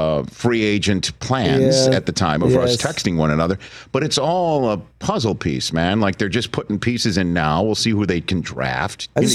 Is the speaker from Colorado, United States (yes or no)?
no; Staten Island, New York, United States; But he's a fellow Staten Islander. He's from my hometown.